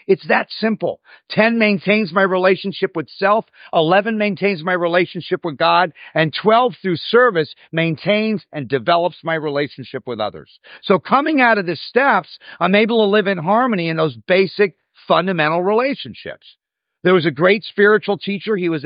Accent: Malibu, California, United States; well, I grew up in Malibu.

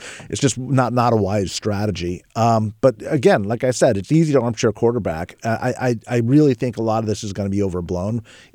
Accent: Sacramento, California, United States; It's obviously, you know, I guess my hometown. I've lived here for 20 years

